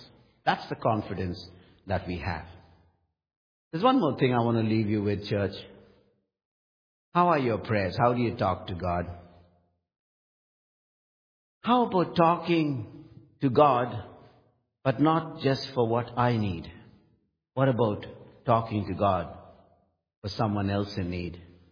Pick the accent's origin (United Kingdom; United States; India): India; I'm from India. And I live with Brahmins. I live with Muslims.